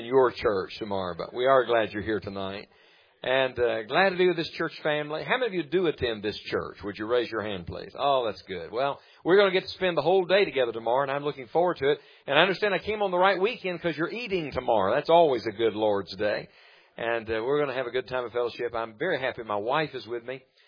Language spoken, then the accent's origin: English; West Virginia, United States; But my wife is from Michigan, and I am from West Virginia.